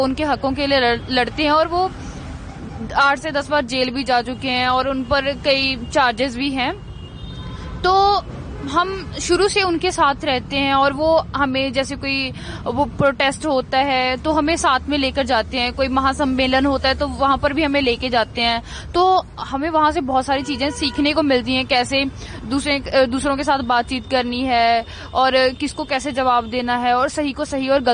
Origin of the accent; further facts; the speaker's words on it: Mansa, Punjab, India; और मैं मानसा जिले से बिलोंग करती हूँ।